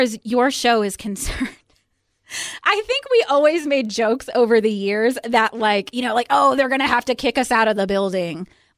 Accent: Nashville, Tennessee, United States; I know this community. I grew up here. I grew up on Music Row.

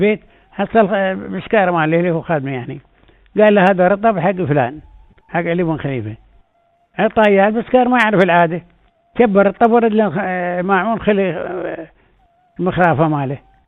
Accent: United Arab Emirates; احنا خصوصا احنا دولة الامارات

